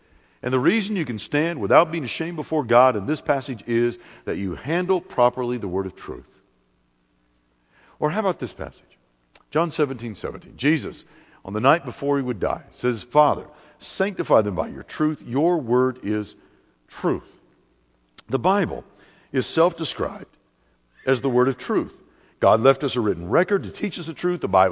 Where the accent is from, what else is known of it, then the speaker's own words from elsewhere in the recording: California, United States; born there; I come from the West Coast by birth. I was born in California. I tell people I got out as quickly as I could, but I was born there.